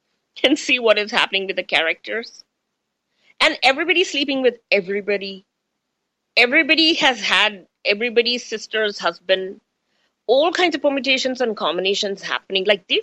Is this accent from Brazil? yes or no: no; India; English is a second language; now in United States; Okay, see, my accent is changing, right? Because I'm Indian, grew up in India, and then lived donkey's years, so many years in America. So my accent changes.